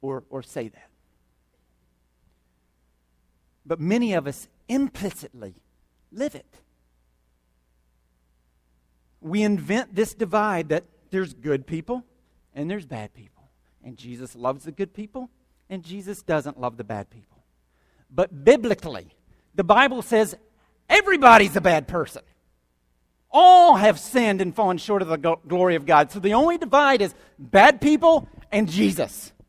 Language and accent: English; the South, United States; I grew up in the South, and we're all Christians down here.